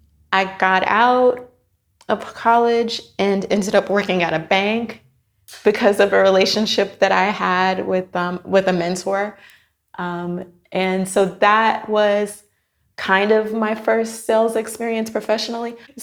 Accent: Miami, Florida, United States; I am from Miami, Florida. I'm an African-American woman.

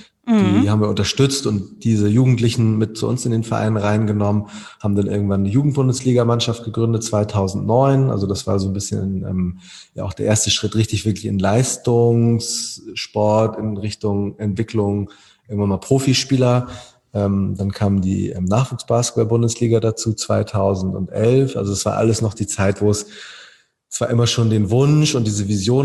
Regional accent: Hamburg, Germany; wir sind alle Hamburger Basketballer

